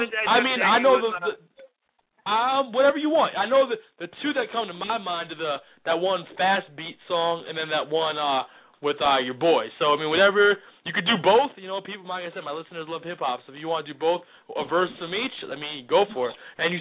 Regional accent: New York City, New York, United States; But we're both from the North Bronx. I mean, I grew up off Gun Hill.

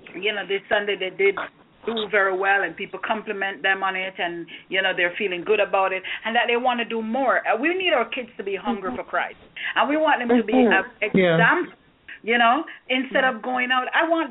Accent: Jamaica; I remember at the time growing up in Jamaica, and you're thinking, okay, you know, you go to church.

